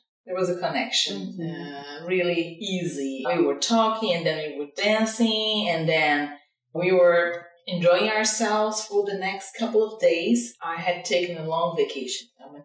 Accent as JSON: {"language": "English", "country": "Brazil", "second_language": "English", "lives_now": "San Rafael, United States", "said": "I am from Brazil. And I've been in the U.S. now for a year. I lived here before on and off, like actually back and forth before I got married and after I got married."}